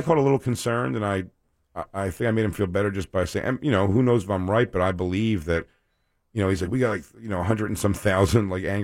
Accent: Philadelphia, Pennsylvania, United States; I'm from Philly originally, so I did a joke about having to like Michael Vick despite all of his horrible misgivings.

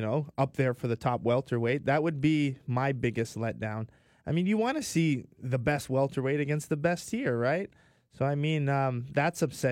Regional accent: Canada; you know we're Canadian dudes, mm-hmm. both welterweights.

